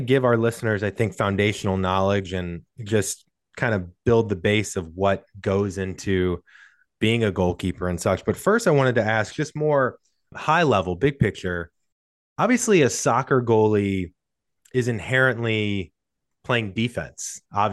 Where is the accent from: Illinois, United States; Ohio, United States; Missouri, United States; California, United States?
Missouri, United States; St. Louis; I'm from St. Louis originally, and there's a ton of buzz right now about St. Louis FC.